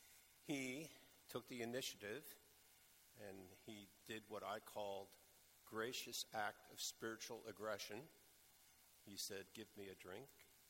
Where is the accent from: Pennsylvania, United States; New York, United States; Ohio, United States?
Pennsylvania, United States; I grew up in Pennsylvania, and in Pennsylvania, if you lived together for 5 years, you could have what's called a common law marriage.